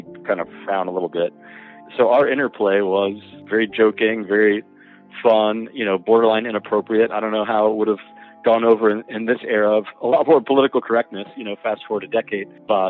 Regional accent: Miami, Florida, United States; So everybody, I grew up in Miami, everybody knew about Dr. Brandt.

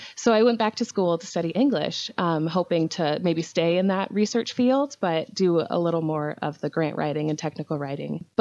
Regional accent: Maryland, United States; now in Illinois, United States; Well, I'm currently in Central Illinois, which is where I am originally from, but I grew up on the East Coast in Maryland, been there for most of my adult life as well. I recently moved back to Illinois to be closer to family.

